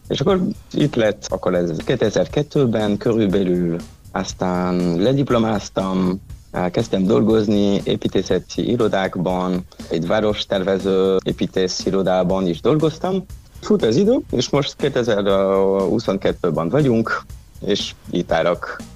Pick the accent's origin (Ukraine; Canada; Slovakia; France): France; Hauts-de-France; Hungarian is a second language; moved away as an adult; now in Hungary; Igen, akkor északi Franciaországból jöttem. Kisvárosból, Saint-Quentin-en-Yvelines, ez a Belgium határnál. És tanultam építészetet északi Franciaországban is, Lille-ben